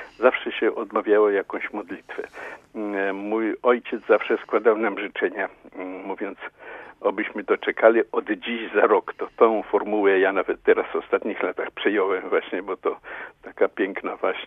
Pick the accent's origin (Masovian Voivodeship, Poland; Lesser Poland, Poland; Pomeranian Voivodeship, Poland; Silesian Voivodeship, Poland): Masovian Voivodeship, Poland; Nasierowo Górne; ja się urodziłem nad Bugiem, ale miałem pół roku, jak rodzice się stamtąd wyprowadzili i mieszkaliśmy niedaleko od Ciechanowa, w takiej wiosce, to się nazywało Nasierowo Górne